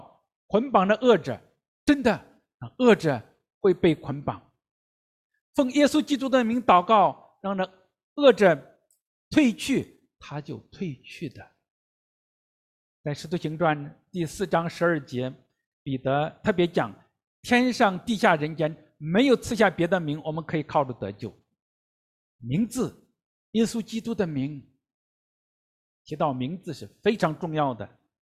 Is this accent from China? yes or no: yes; China; also born or lived in Singapore; 那我在国内出生长大，也到南洋新加坡去读神学5年，马来西亚去走访